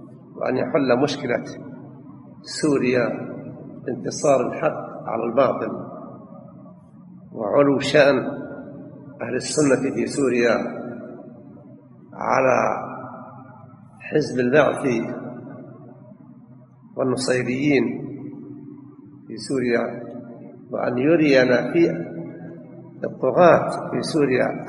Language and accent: Arabic; Saudi Arabia; وأن يحفظ على بلادنا المملكة العربية السعودية أمنها